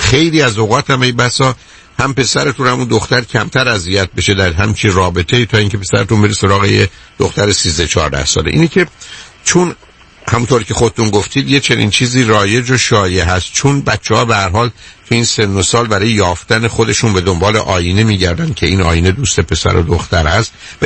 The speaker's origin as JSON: {"language": "Persian", "country": "Iran"}